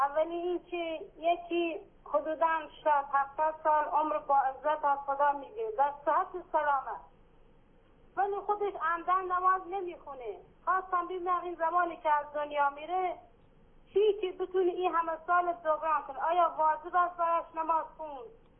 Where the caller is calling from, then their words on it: Khuzestan, Iran; ما تو خوزستانی هستیم